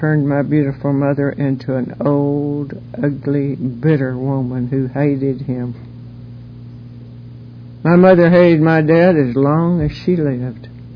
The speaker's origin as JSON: {"language": "English", "region": "North Carolina", "country": "United States", "tie": "born or raised there", "accent": "hillbilly", "said": "I'm a Texan by marriage, but I'm a hillbilly. I grew up in the hills of North Carolina, and hillbillies don't like to be obliged."}